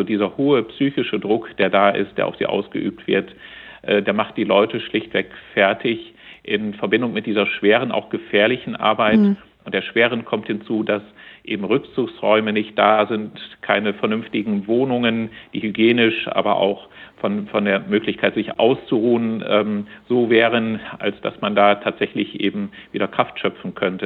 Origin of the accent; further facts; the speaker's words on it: Lower Saxony, Germany; born there; Ich komme gebürtig aus dem Oldenburger Münsterland